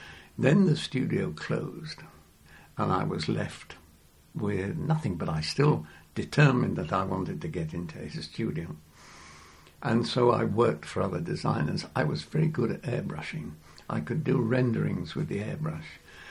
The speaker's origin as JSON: {"language": "English", "region": "England", "country": "United Kingdom", "accent": "English", "lives_now": "Italy", "said": "It took me 2 or 3 years to become fluent. And I've never lost my English accent. It's not very strong, but I've never lost it."}